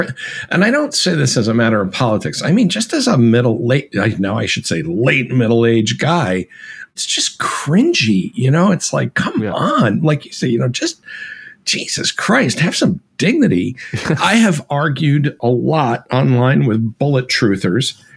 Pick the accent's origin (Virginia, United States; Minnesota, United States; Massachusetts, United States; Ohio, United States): Massachusetts, United States; I grew up around Massachusetts liberals. I grew up in, you know, Western Mass, which was my hometown area. It was kind of evenly divided.